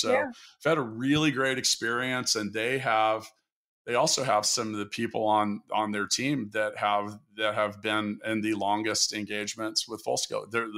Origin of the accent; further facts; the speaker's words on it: Kansas City, Missouri, United States; We're from Kansas City, man.